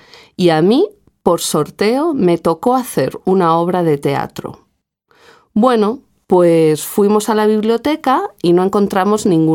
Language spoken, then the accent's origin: Spanish; Barcelona, Catalonia, Spain; now in Madrid, Spain; Pues soy de Barcelona y vivo en Madrid